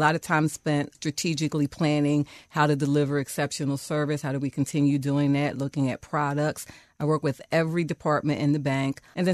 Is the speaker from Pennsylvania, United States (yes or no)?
yes; Philadelphia, Pennsylvania, United States; I am, born and raised in Philadelphia. I went to Jenks School in Chestnut Hill. I grew up in Germantown. I went to Germantown High School that has sadly closed now.